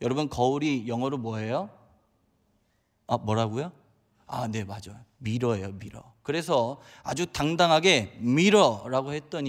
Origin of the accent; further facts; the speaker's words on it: Chungcheong, South Korea; 저는 이 충청도 사람입니다. 제가 이제 서울 말을 쓰고 있기 때문에 제가 밝히지 않으면 잘 티가 안 나요.